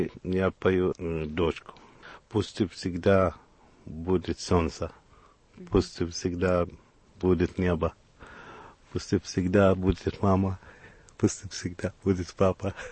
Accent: Baghdad, Baghdad Governorate, Iraq; now in Kyiv, Ukraine; Я из Ирака, из Багдада.

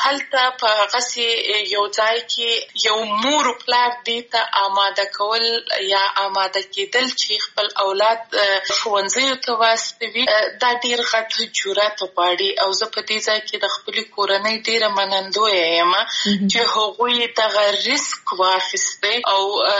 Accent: Afghanistan; زه د افغانستان یم او زه همیشه دا دعوا کوم چې زه د افغانستان یم یعنی ټول افغانستان راته ګران دی

